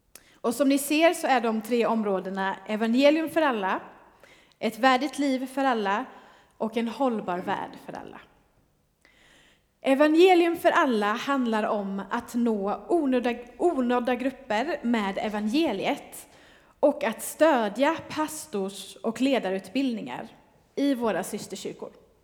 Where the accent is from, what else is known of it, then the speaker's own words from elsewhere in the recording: Växjö, Kronoberg County, Sweden; och jag kommer från Växjö.